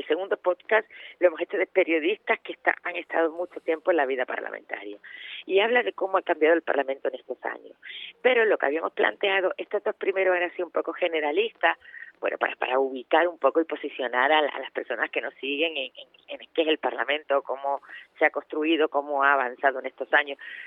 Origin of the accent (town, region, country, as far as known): Canary Islands, Spain